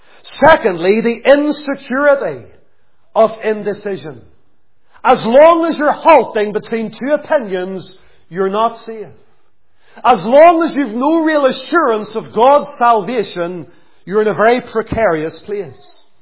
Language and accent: English; Lisburn, Northern Ireland, United Kingdom; I can remember whenever we were growing up in Lisburn doing an open air one time, way back 16 or 17 years ago